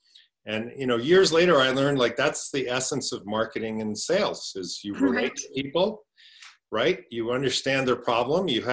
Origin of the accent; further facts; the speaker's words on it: Edmonton, Alberta, Canada; So I grew up in Edmonton, and when I was in junior high